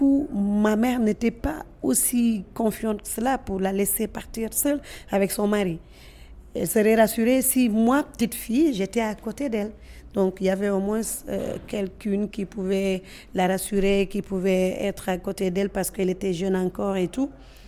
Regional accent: Senegal; also born or lived in Kédougou; je suis née à Kédougou, mais je n'ai pas grandi un peu à Kédougou, j'ai fait un peu le Sénégal, le tour du Sénégal.

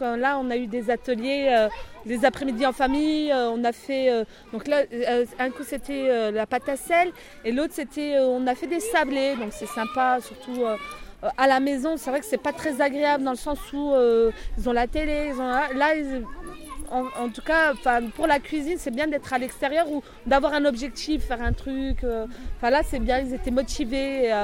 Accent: Besançon, Bourgogne-Franche-Comté, France; Non, moi je viens pas de cette région-là, en fait. Moi, je viens de Besançon.

